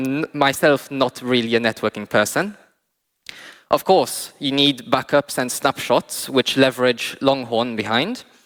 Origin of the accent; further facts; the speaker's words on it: Mauritius; I'm from Mauritius. I work as basically the Kubernetes person back home.